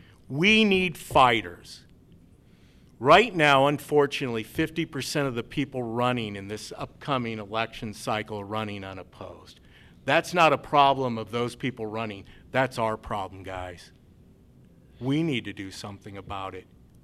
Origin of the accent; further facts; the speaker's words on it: Peoria, Illinois, United States; I grew up in Peoria, Illinois, and my brother and I used to go out to Brimfield, and there was an old abandoned building